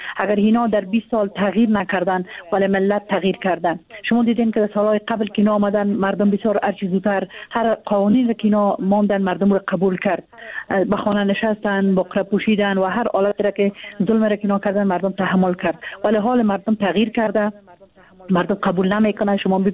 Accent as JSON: {"language": "Persian", "country": "Afghanistan", "said": "ما از افغانستان هستیم، افغان هستیم،"}